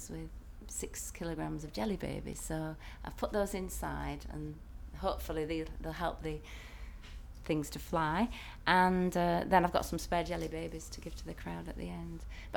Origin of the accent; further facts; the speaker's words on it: Leyland, North West England, United Kingdom; moved away as an adult; also born or lived in Chorley; I grew up in Lancashire. Till I was 18 in Leyland, and then I left to come to university, and then my parents moved to between Chorley and Blackburn. Now I was born in Chorley, Lancashire.